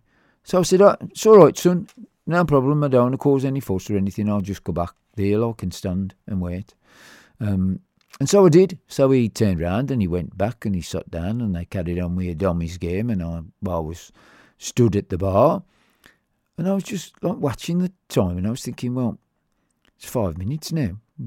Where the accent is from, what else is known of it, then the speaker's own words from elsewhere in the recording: Albury, New South Wales, Australia; And I went, no mate, I'm from Albury.